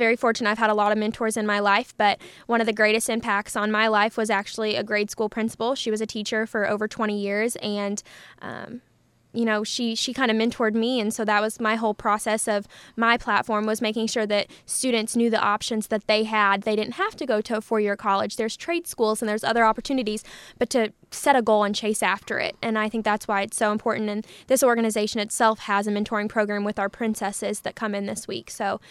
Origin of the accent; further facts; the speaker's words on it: Danville, Illinois, United States; So my local competition was Miss East Central. I'm from Danville.